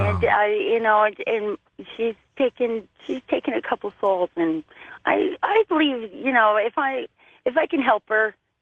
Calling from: Landers, California, United States; from Landers.

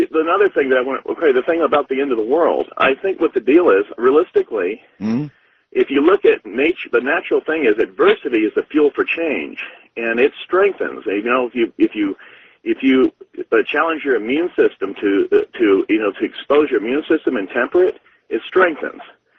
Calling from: Liberal, Kansas, United States; I'm calling from Liberal, Kansas.

